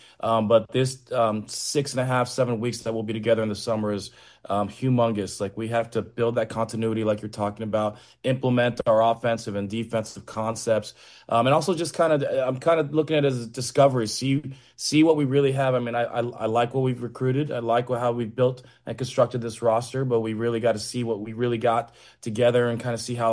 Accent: Los Angeles, California, United States; now in New York, United States; And where I grew up in Los Angeles, you know, it was the same.

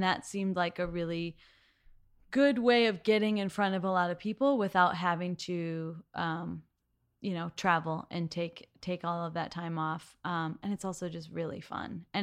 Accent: Seattle, Washington, United States; We're all from Seattle, so I don't know.

